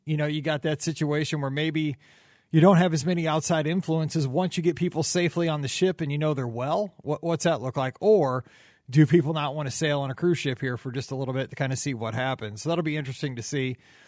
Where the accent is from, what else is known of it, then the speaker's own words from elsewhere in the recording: St. Louis, Missouri, United States; summer memories of growing up in the Midwest, kind of crazy stuff we did here around St. Louis's kids.